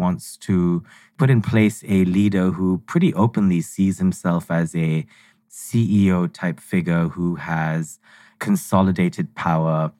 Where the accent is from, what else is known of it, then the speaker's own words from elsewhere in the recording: India; because I grew up in India